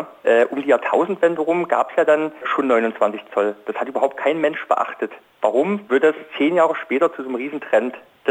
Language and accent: German; East Germany, Germany; Ich bin zum Beispiel in der DDR aufgewachsen